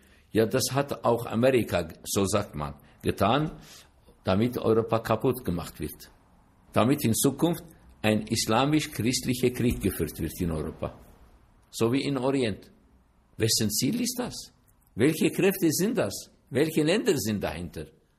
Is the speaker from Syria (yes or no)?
no; Turkey; German is a second language; now in Germany; In den 60er Jahren, als ich in der Türkei war, gab es in meiner Heimat 60.000 syrisch-orthodoxe Christen.